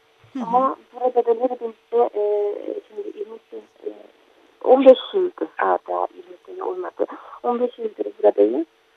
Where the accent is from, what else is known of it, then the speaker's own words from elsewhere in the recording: South Korea; Turkish is a second language; moved away as an adult; now in Turkey; İlk önce ben güney köreliyim. Güney Kore'de üniversite eğitimi tamamladıktan sonra yüksek lisans eğitimi için Almanya'ya gitmiştim. Burada eşimle tanıştım. Onunla beraber 2004 yılında Türkiye'ye geldik.